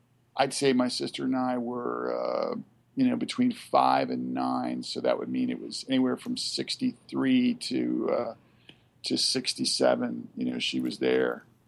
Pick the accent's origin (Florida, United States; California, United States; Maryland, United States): Maryland, United States; Baltimore; born there; I was born in the city and lived in the city until I was about 4 years old. This is like early '60s, and then my folks wanted to move us out to the country.